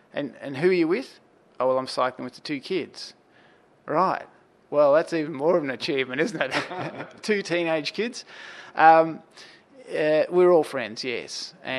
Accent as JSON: {"language": "English", "region": "Victoria", "country": "Australia", "said": "And we'd say, well, just near Melbourne."}